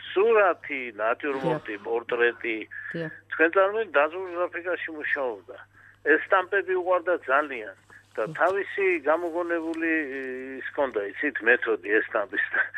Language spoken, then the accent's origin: Georgian; Borjomi, Samtskhe-Javakheti, Georgia; მე წარმოშობით ბორჯომიდან ვარ და მახსოვს ბორჯომში რო ჩამოდიოდა